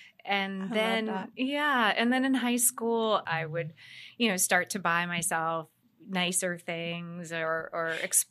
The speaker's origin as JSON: {"language": "English", "town": "Boston", "region": "Massachusetts", "country": "United States", "moved": "yes", "lives_now": "New York, United States", "said": "I'm originally from Boston, outside of Boston."}